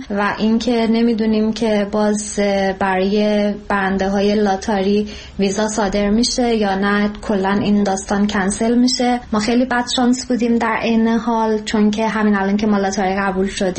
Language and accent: Persian; Iran; born there; اینم جبر جغرافیاییه که ما تو ایران به دنیا اومدیم و به جرم ایرانی بودن از خیلی چیزا باید محروم باشیم.